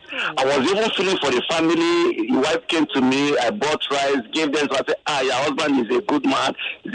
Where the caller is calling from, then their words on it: Ghana; I'm calling from Akwado Jai.